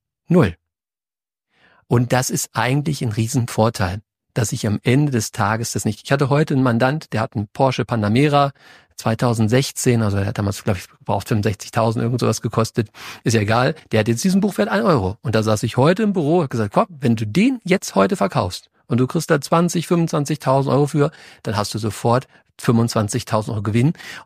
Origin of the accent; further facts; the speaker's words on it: Lower Saxony, Germany; Ich komme ja aus Niedersachsen